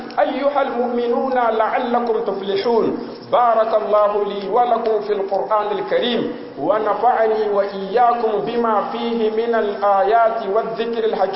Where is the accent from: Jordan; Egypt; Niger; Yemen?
Niger; اللهم احفظ بلادنا النيجر واجعله آمنا مطمئنا